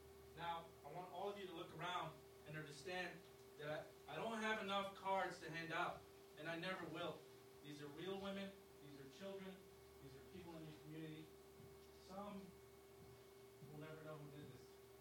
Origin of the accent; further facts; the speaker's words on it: Brooklyn, New York, United States; Born and raised in Brooklyn, New York, family moved from Puerto Rico.